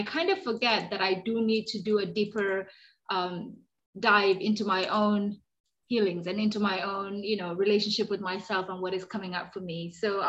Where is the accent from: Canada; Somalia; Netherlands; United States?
Somalia; first language Somali; English is a second language; That's my mother tongue, Somali.